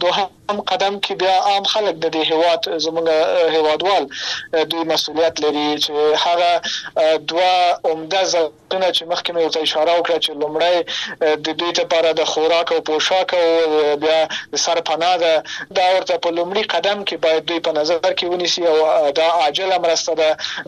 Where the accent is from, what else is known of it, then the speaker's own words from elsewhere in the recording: Afghanistan; چې په ټوله کې مونږ د افغانستان یو ملت ویل کېږو